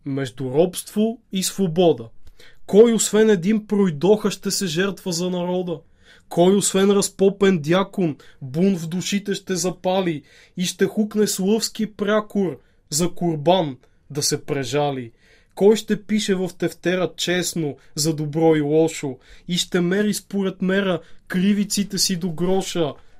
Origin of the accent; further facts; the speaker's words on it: Vratsa Province, Bulgaria; понеже съм от Врачанско